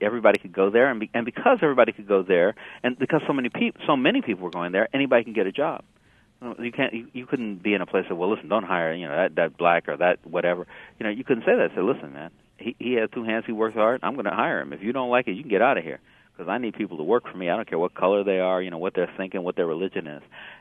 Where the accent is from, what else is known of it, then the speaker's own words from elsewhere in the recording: Los Angeles, California, United States; And so one of the places I'm from Los Angeles, mm-hmm.